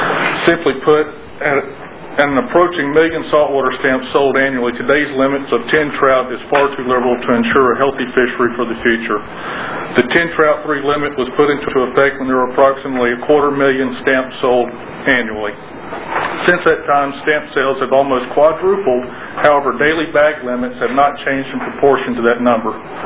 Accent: Corpus Christi, Texas, United States; I'm from Corpus Christi, Texas.

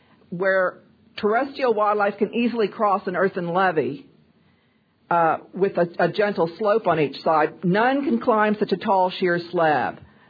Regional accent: Mission, Texas, United States; From the lower Rio Grande Valley. … I'm from the Mission area

